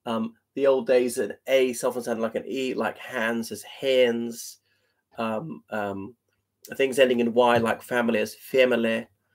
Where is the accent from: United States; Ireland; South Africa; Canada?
Ireland; also born or lived in overseas; So I'm from the Republic of Ireland, where precious few people sound the way I do, but possibly speak this way because I spent my formative years overseas.